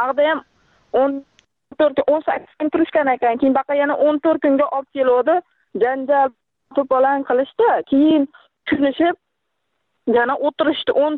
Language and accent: Uzbek; Rishton, Fergana Region, Uzbekistan; born there; now in Nurafshon, Uzbekistan; Farg'ona viloyati, Rishton tumanida tug'ilganman. 2 farzandim bor. Hozir Nurafshonda kvartira turibman onam bilan.